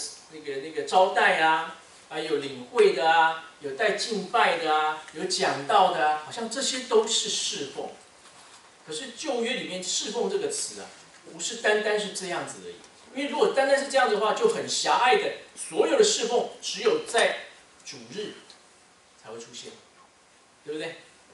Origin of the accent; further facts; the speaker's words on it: Taiwan; 我记得小时候在台湾的时候，我们要上六天课，